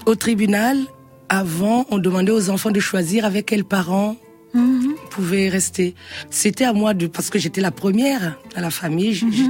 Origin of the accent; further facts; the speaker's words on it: Pointe-Noire, Republic of the Congo; Oui, je suis née à Pointe-Noire.